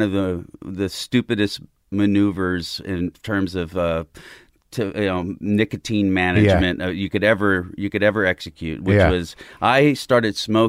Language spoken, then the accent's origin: English; Illinois, United States; Southern Illinois, closer to St. Louis than Chicago, just across the Mississippi River from St. Louis.